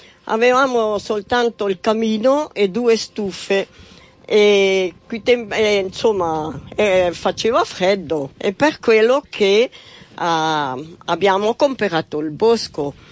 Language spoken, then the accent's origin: Italian; Neuchâtel, Switzerland; Sì, sono nata a Neuchâtel. … da piccola. E sono nata a Neuchâtel.